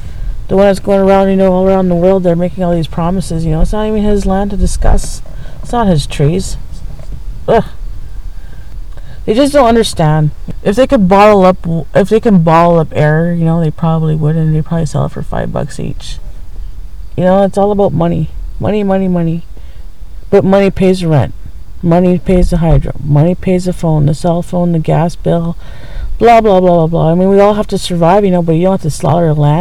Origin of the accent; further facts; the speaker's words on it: Ontario, Canada; because I'm from the Ojibwe Nation, I'm from Northwestern Ontario